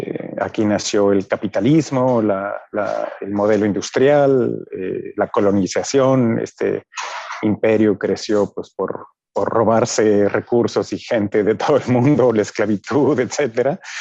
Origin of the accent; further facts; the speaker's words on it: Mexico City, Mexico; born there; Cuando yo nací en la Ciudad de México